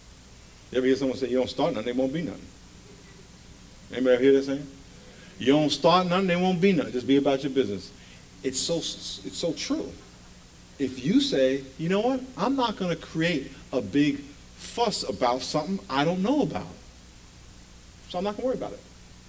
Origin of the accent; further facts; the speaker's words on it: New York, United States; Oh, I grew up in New York.